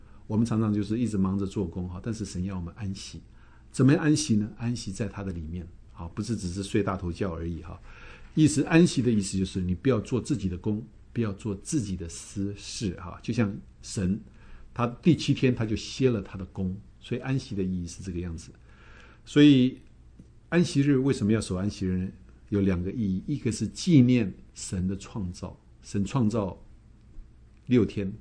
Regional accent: China; 我们中国人还没有听过说拜太阳神的哈

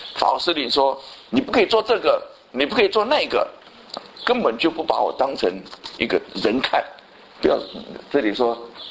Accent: China; 我们中国人都有那种传统的观念嘛，父母最大。

